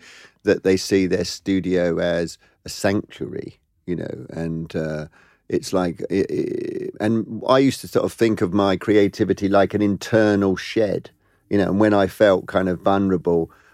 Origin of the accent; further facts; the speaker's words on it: East of England, United Kingdom; Because if I said I came from Essex, people would go, where is Essex?